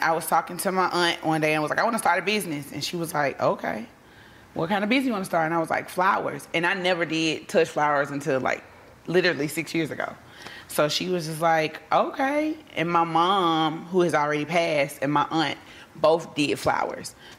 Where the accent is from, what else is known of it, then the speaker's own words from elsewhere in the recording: Memphis, Tennessee, United States; I ain't from the hood. I'm from Midtown.